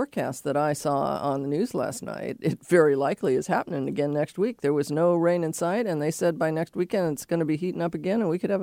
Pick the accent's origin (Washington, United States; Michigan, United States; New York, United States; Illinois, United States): Washington, United States; Laurelhurst; Because I grew up in Laurelhurst. So, like, the Motley Cut is, like, the neighborhood and all of that.